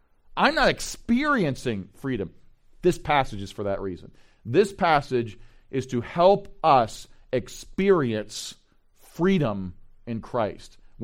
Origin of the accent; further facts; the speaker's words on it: Elkridge, Maryland, United States; I live in the house that I grew up in over in Elkridge.